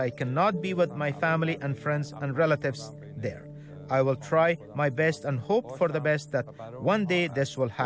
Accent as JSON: {"language": "English", "country": "Iran", "said": "It is my dream to go back to my home country, Iran, and serve Iranians there as well as here"}